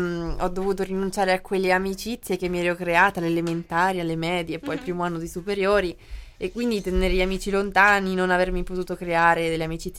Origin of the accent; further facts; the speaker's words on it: Macerata, Marche, Italy; Sono di Macerata.